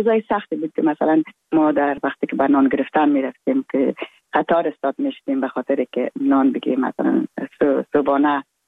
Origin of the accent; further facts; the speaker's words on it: Afghanistan; moved away; ما در زمانی که دکتر نجیب در رأس دولت افغانستان بود از افغانستان بر آمدم